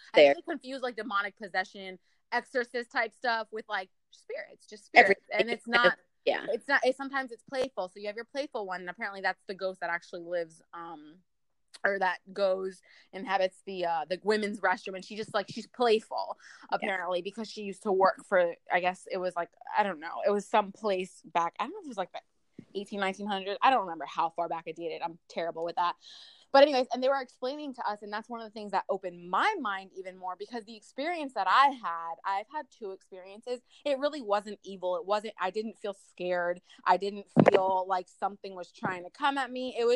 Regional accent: Orlando, Florida, United States; here I am growing up in Orlando and I actually didn't even know the history of the buildings or even the railroad

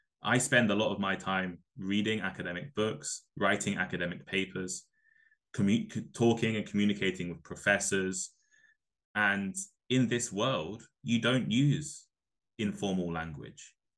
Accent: Milton Keynes, South East England, United Kingdom; When I was younger, I had a stronger accent. When I was living, I'm from Milton Keynes in the UK, which most people probably have not heard of, but they don't have a particularly strong accent in Milton Keynes anyway. It's quite a varied place with lots of different accents.

